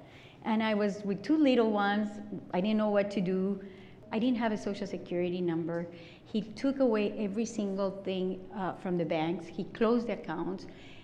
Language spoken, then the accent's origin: English; Ecuador; English is a second language; moved away as an adult; now in United States; I was born in Ecuador. I was raised in Ecuador. I came to Minnesota because I was in the Foreign Service, in the Ecuadorian Foreign Service